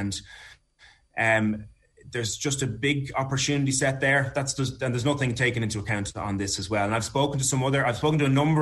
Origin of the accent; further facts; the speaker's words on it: Leinster, Ireland; I'm from Meath